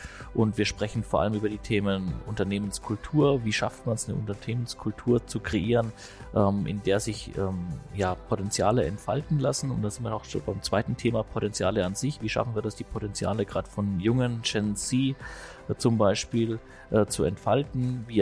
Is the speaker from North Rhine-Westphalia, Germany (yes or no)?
no; Bavaria, Germany; accent: Franconian; ich kann meinen fränkischen Dialekt auch nicht verhehlen.